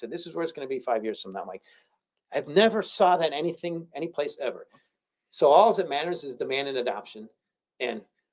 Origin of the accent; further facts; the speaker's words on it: Chicago, Illinois, United States; I'm from Southside Chicago. We don't say the Bears, we say da Bears.